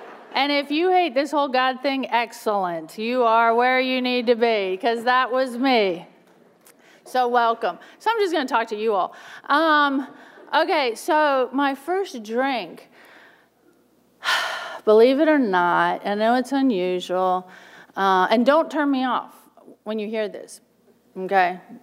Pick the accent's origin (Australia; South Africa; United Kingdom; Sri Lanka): Australia; now in United States; I'm not from North Dakota. I was raised in Australia. My father's Australian. My mom's American. So I always say that I'm half and half.